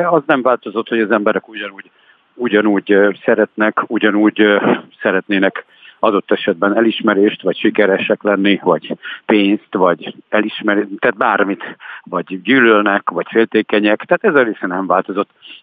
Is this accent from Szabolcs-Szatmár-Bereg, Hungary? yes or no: no; Debrecen, Hajdú-Bihar, Hungary; Debrecenbe kellett lejönnöm az én szülővárosomba